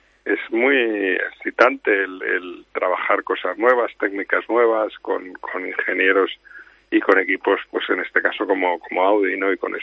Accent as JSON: {"language": "Spanish", "town": "Madrid", "region": "Community of Madrid", "country": "Spain", "said": "como madrileño estaré encantado."}